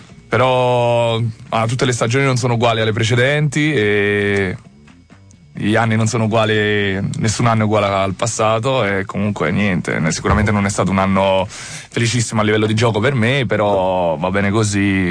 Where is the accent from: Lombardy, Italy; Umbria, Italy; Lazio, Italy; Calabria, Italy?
Lazio, Italy; Gaeta; Sì, sono di Gaeta, lui di Formia, siamo nati insieme pallavolisticamente parlando.